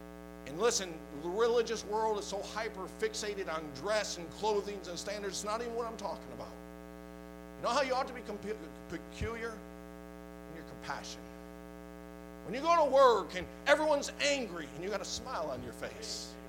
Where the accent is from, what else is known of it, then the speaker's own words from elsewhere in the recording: Rockford, Illinois, United States; growing up in Rockford, Illinois, I never had a witness.